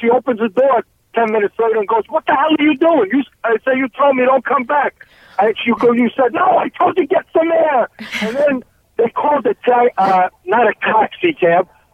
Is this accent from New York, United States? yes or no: yes; Bensonhurst, New York, United States; also born or lived in Bay Ridge; I listened to that radio station when I grew up in Bensonhurst my whole life.